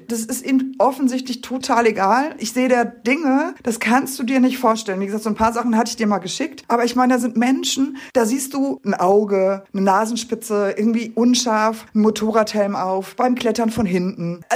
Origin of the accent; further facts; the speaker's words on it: North Rhine-Westphalia, Germany; ich komme aus dem Ruhrgebiet und wir machen da keine Unterschiede.